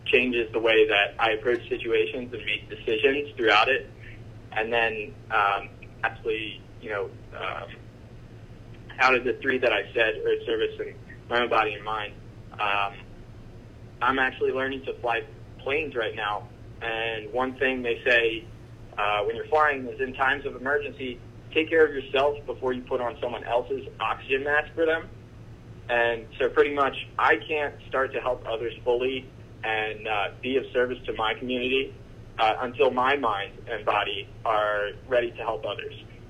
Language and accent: English; Wilmington, Delaware, United States; Sure. So, I grew up in Wilmington, Delaware, right here around Bellefonte, and I actually went to school at St. Helena's from 2nd to 8th grade